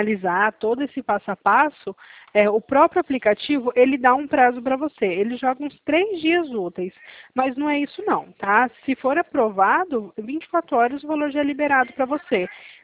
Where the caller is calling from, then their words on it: Campo Grande, Mato Grosso do Sul, Brazil; Eu falo de Campo Grande, no Mato Grosso do Sul.